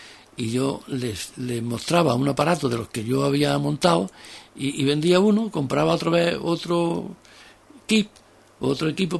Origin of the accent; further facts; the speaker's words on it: Spain; sentir también como español cuando gana o lamentar cuando pierde nuestro equipo.